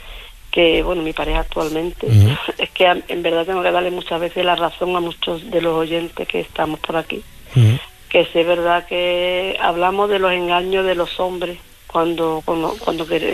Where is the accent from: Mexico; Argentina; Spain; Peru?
Spain; Huelva, Andalusia; now in Cádiz, Spain; Yo soy de Huelva, Álvaro, y me tuve que trasladar aquí a Cádiz, y estoy viviendo en Cádiz con él